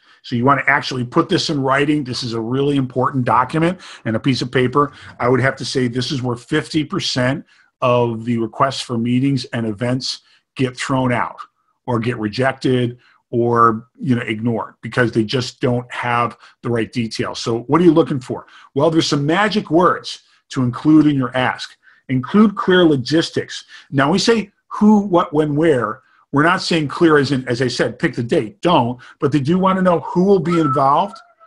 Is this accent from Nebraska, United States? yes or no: no; New York, United States; take a look at the impact of climate change on Seneca Lake, and I'm using these examples because that's my hometown and where I'm from